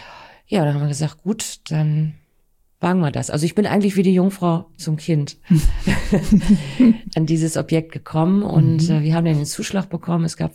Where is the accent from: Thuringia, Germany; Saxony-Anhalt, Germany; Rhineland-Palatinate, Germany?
Saxony-Anhalt, Germany; Tangermünde; ich komme aus Tangermünde. Tangermünde ist 2019 zur schönsten kleinen Stadt Deutschlands gewählt worden. Und ich bin total froh, dass ich da leben darf.